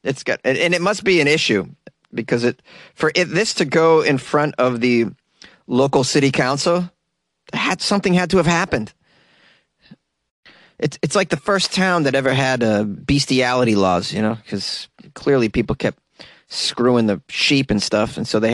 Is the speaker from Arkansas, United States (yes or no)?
no; Boston, Massachusetts, United States; accent: Boston; Any weird stories out of Boston, I'm on it. Going full force with my accent.